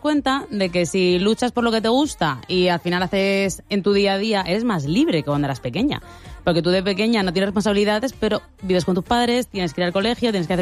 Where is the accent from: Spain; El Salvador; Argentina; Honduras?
Spain; yo vivo en España, soy española y además estoy muy orgullosa de la música de aquí, de mi país